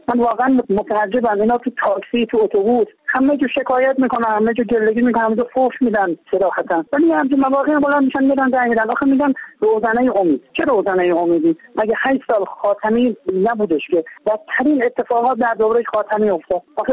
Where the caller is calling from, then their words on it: Shiraz, Fars, Iran; من از شیرازم با اتون دارم صحبت میکنم.